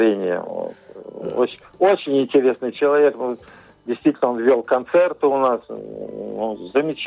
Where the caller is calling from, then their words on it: Nizhny Novgorod, Nizhny Novgorod Oblast, Russia; Я вас беспокою из Нижнего Новгорода